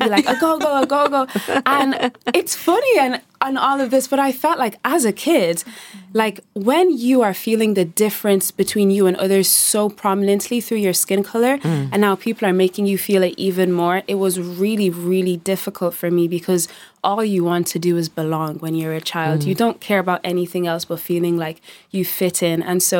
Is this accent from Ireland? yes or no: yes; Dublin, Leinster, Ireland; I can say I'm from Dublin, and they're like, no, like, where are you really from?